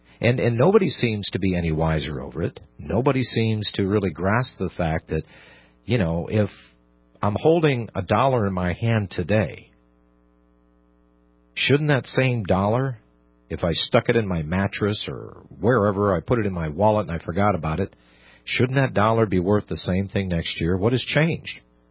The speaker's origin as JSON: {"language": "English", "region": "Pennsylvania", "country": "United States", "tie": "born or raised there", "said": "I remember this as a kid growing up in Pennsylvania, that not everything was located at the mall."}